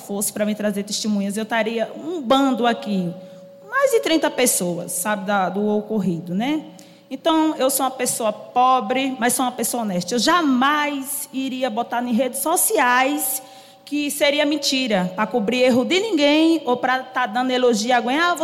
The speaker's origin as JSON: {"language": "Portuguese", "town": "Arapiraca", "region": "Alagoas", "country": "Brazil", "tie": "born or raised there", "said": "Não sou daqui, sou natural de Alagoas, lá de Arapiraca. Estou aqui há 5 anos."}